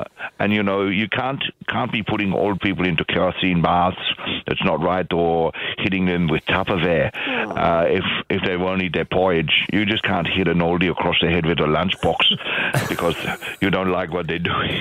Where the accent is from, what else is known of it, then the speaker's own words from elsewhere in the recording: Wallonia, Belgium; English is a second language; I'm from the German part of Belgium. That's right. So that's why I've got an accent like this, and that's why I say waffle.